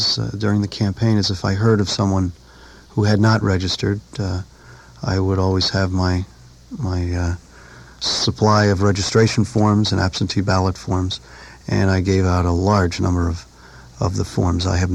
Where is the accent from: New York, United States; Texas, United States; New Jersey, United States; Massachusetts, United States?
New York, United States; Albany; Growing up in Albany, I used to think how embarrassing it was for the Republicans.